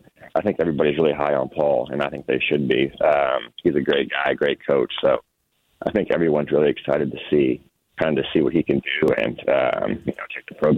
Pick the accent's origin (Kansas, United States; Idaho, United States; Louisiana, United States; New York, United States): Kansas, United States; Wichita; And obviously with me being from Wichita, it's really nice that I can just play in my hometown.